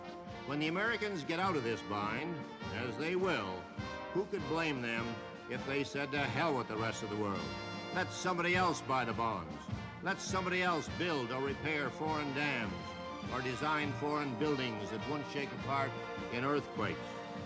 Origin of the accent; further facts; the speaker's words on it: Canada; And I'm one Canadian who is damn tired of hearing them kicked around.